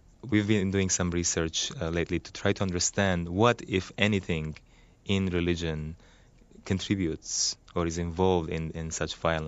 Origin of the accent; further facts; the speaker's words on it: Lebanon; When I was growing up in Lebanon, this was quite obvious